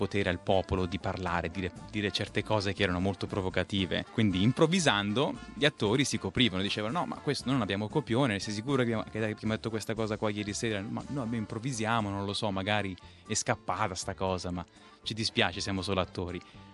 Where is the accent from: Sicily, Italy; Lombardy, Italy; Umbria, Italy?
Sicily, Italy; accent: Sicilian; potevo usare proprio il mio accento siciliano